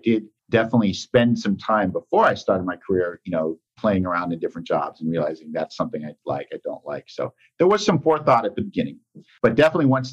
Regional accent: San Francisco, California, United States; also born or lived in San Diego, United States / Los Angeles, United States; I've been a Californian my whole life. I grew up in San Francisco, school in San Diego, and landed in LA.

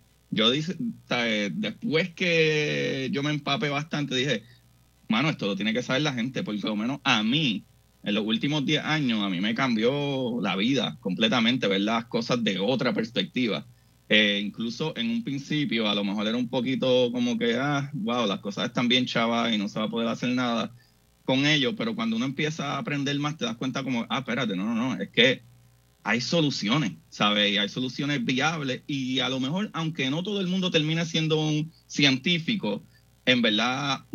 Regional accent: Bayamón, Puerto Rico; Bueno, pues yo me crié en Bayamón, Puerto Rico.

